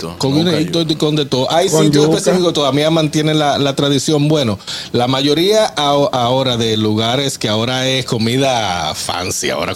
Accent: Buenavista, Santo Domingo, Dominican Republic; yo soy de Buenavista primero.

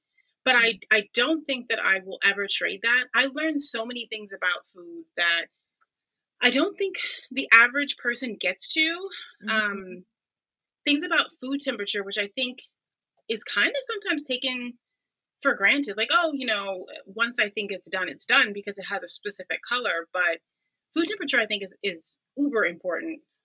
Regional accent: Houston, Texas, United States; born there; now in New York, United States; And so I was born in Houston, Texas, but when I moved to New York

